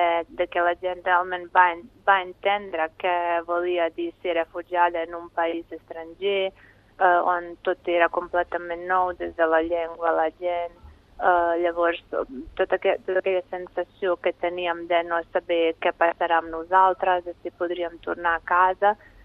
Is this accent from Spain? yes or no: no; Sarajevo, Federation of Bosnia and Herzegovina, Bosnia & Herzegovina; moved away; nosaltres quan vam marxar de Sarajevo